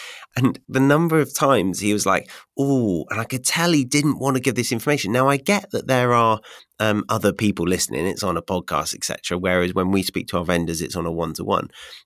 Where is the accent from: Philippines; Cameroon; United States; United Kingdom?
United Kingdom; We as Brits, we don't like, as a British vendor, we don't like talking about money.